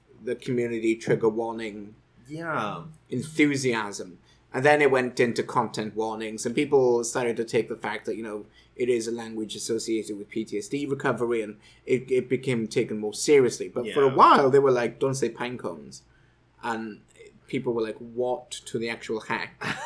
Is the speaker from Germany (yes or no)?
no; United Kingdom; I'm British.